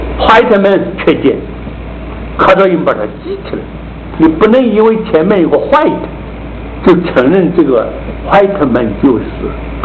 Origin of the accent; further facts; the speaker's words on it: China; 我们中国人公孙龙白马非马呢胡闹了